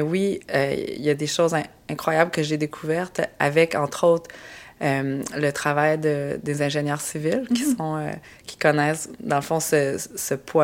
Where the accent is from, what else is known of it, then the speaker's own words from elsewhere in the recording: Quebec, Canada; Moi, je viens de la Gaspésie.